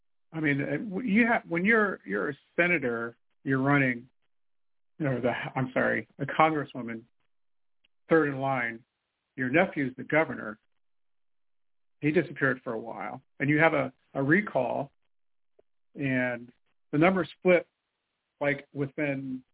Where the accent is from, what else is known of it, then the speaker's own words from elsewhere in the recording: California, United States; born there; California is a total mess. And that's my home state, by the way. I was born there, up north.